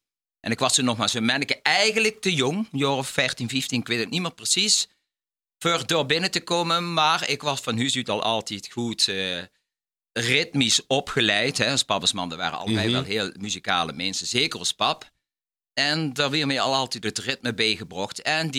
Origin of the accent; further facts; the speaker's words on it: Sevenum, Limburg, Netherlands; now in Venray, Netherlands; Ik ben geboren en getogen in Zevenum.